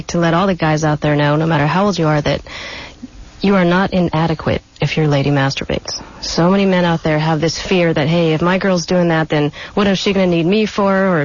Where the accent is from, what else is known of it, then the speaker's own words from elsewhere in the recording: California, United States; I grew up in the San Francisco Bay Area.